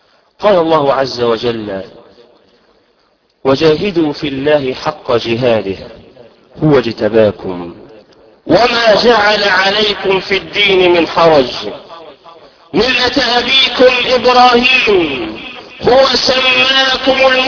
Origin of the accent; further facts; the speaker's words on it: Egypt; بلدنا مصر